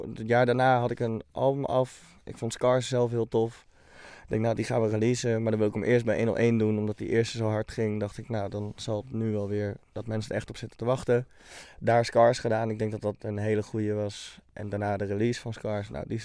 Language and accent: Dutch; Deventer, Overijssel, Netherlands; Dus toen heb ik een beurs gekregen van de gemeente Deventer, waar ik vandaan kom.